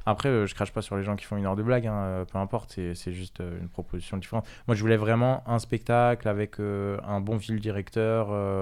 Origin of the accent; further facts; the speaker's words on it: Villeneuve-la-Garenne, Île-de-France, France; moi je viens de Paris à la base. Je suis arrivé en 2015, enfin quand je dis je viens de Paris